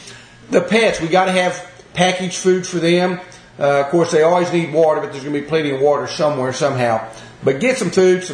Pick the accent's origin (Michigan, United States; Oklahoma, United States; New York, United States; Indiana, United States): Oklahoma, United States; Tornadoes, I grew up in Oklahoma, we had a lot of tornadoes